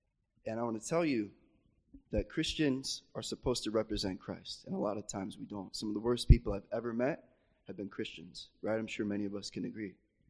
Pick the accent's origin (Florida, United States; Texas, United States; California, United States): Florida, United States; I'm from Florida, America.